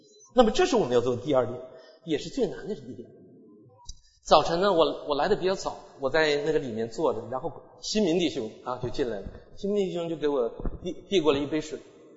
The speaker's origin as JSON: {"language": "Chinese", "country": "China", "said": "因为我们中国人也都有积蓄"}